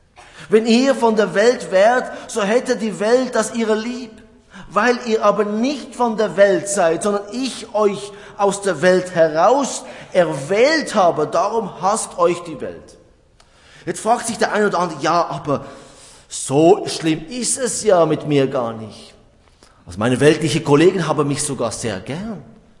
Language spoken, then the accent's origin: German; Switzerland; Wir als Schweizer würden sagen, Moment, so nicht, gibt's einen Plan?